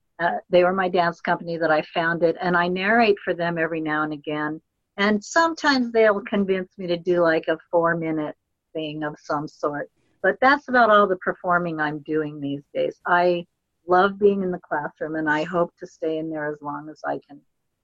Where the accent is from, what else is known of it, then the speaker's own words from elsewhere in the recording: Kittery, Maine, United States; now in Spokane, United States; I now live in Spokane, Washington. I'm originally from Kittery, Maine, so I'm a long way from my real home, but I've lived here a long time now.